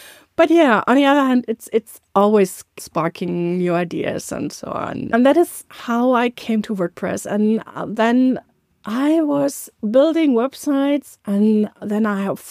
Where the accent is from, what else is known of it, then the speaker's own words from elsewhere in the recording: North Rhine-Westphalia, Germany; in Cologne, which is more nearby my hometown